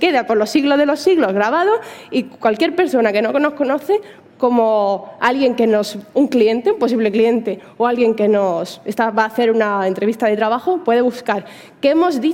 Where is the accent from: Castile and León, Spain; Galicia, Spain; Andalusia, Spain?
Andalusia, Spain; Granada; yo soy de Granada, ella de Sevilla